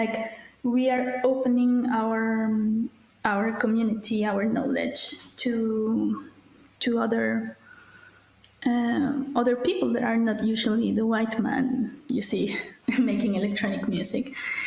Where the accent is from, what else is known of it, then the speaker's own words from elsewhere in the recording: Colombia; English is a second language; moved away; also born or lived in Mexico; I was living in Mexico at the time, though I am originally from Colombia.